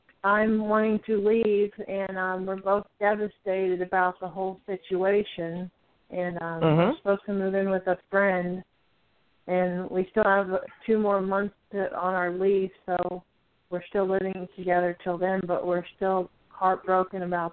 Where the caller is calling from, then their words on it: Roanoke, Virginia, United States; I'm in Roanoke, Virginia.